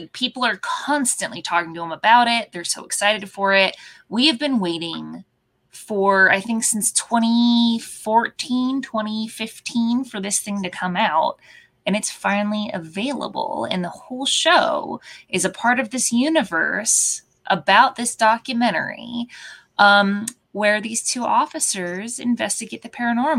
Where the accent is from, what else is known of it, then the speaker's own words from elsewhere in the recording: United States; a lot of American fans were super butthurt about it because that's who we are. We're American butthurt people.